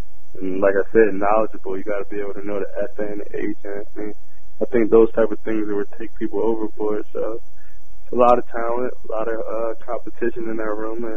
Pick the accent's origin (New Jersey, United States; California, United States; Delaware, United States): Delaware, United States; I'm from Delaware. You never really given things.